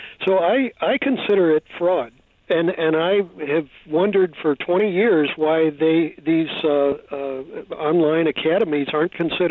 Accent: Missouri, United States; I was from Missouri, where the usury laws were set at 7%.

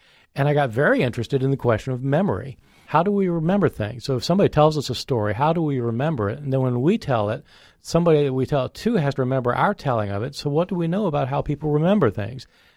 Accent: Kansas, United States; I grew up in Kansas. I was a good Kansas boy, and became a very committed Christian

